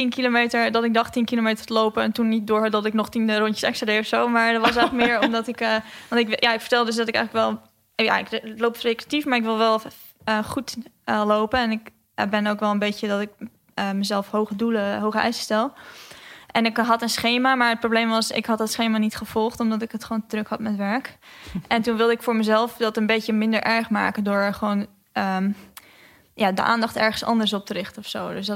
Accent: Oostermeer, Friesland, Netherlands; ik kom uit de Oostermeer, dat ligt in Friesland.

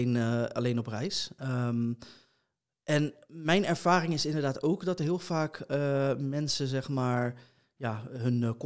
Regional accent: The Hague, South Holland, Netherlands; Ik kom zelf uit Den Haag, dus ik was heel laat op Den Haag Centraal.

